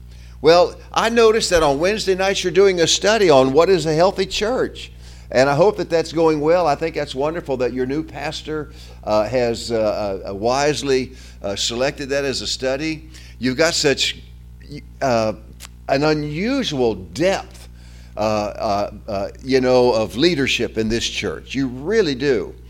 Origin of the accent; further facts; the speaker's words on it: Southern United States, United States; accent: Southern; we were from the South. You can hear my accent. And so we assumed that if God was calling us back to the States, that meant going back home to the Bible Belt.